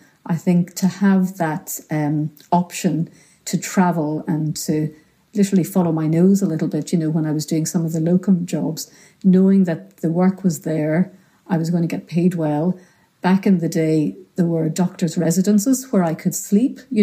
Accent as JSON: {"language": "English", "country": "Ireland", "lives_now": "Scotland, United Kingdom", "said": "So I think also being Irish, we've always talked about politics and current affairs"}